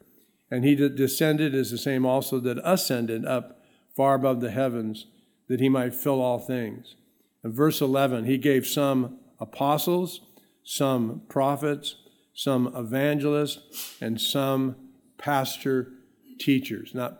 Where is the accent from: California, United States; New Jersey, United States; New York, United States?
California, United States; Los Angeles; born there; my mom actually told me a story that when I was born in the hospital, I was born in Los Angeles